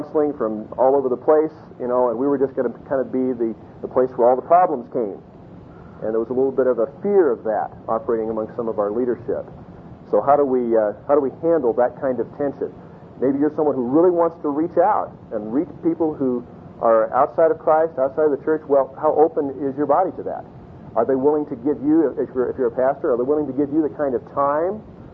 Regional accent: Corvallis, Oregon, United States; We're from Corvallis, Oregon, and I know churches in the Seattle area

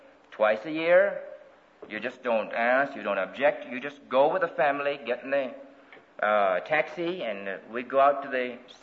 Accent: Kingston, Jamaica; while I was growing up in Kingston, Jamaica. My parents had migrated to Jamaica from mainland China. And there I was born, the last of their children. They were pagans.

